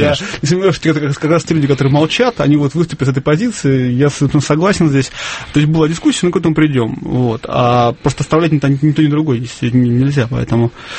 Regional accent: Saint Petersburg, Russia; Мы петербуржцы, не против флага Петербурга.

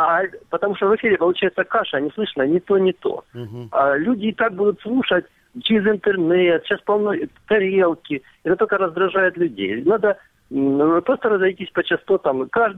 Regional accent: Donetsk Oblast, Ukraine; я из Донецкой области.

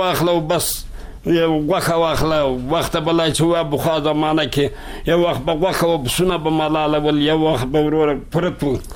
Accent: Kabul, Afghanistan; زه د کابل دی ولایت.

